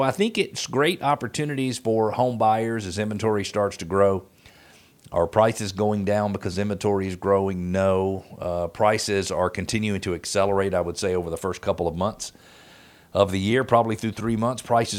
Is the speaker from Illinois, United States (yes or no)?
no; Atlanta, Georgia, United States; born there; I was born in Metro Atlanta in 1968.